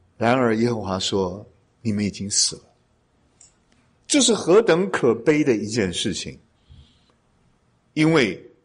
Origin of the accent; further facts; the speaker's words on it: China; 有一点像我们中国人的挽歌